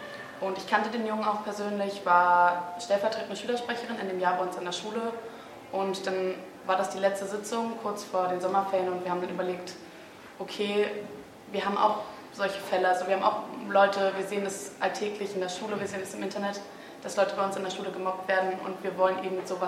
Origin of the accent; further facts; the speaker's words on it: Saxony-Anhalt, Germany; ich komme aus dem Norden Sachsen-Anhalts